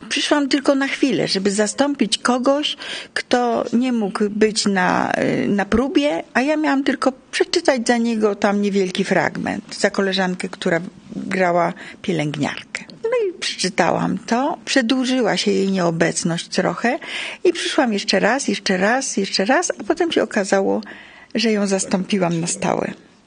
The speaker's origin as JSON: {"language": "Polish", "town": "Kraków", "region": "Lesser Poland", "country": "Poland", "lives_now": "Łódź, Poland", "said": "Ja pochodzę z Krakowa i od wielu lat już mieszkam w Łodzi, ale ciągle się nie... Tak czuję, jakbym była trochę krakuską, trochę łodzianką"}